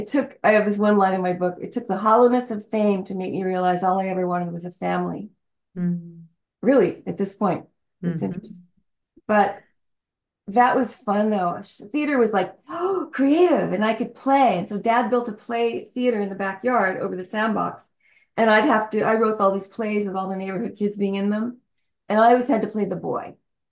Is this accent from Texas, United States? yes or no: yes; El Paso, Texas, United States; born there; also born or lived in Scarsdale; So we went there. I was born in El Paso.